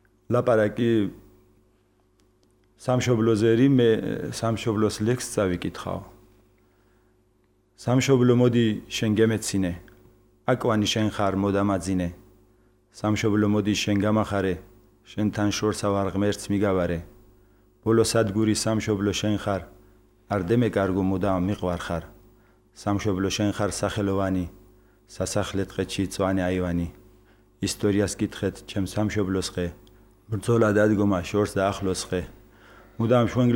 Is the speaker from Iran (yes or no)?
yes; Fereydan, Isfahan, Iran; მე დავიბადე ფერედანში, ან ძველებურად რო ზახოდეს მარტყოფი. და იქ ჩემ დედმამამ, დედა ჩემმა დედა ჩემ მამამ მასწავლა დედა ენა და ოჯახში მე ვისწავლე ქართული ენა.